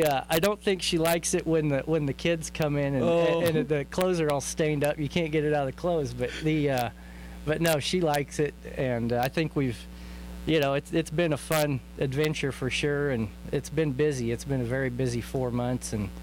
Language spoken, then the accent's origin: English; Chickasha, Oklahoma, United States; born there; I was born in Chickasha, and we've got family here in Elk City